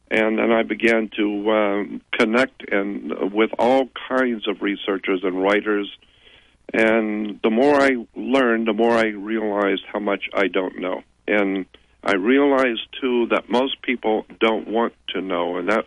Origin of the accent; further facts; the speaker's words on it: Florida, United States; moved away as an adult; now in Los Angeles, United States; Originally, I'm from the South. I'm from Florida, and I ended up in Los Angeles back in 59.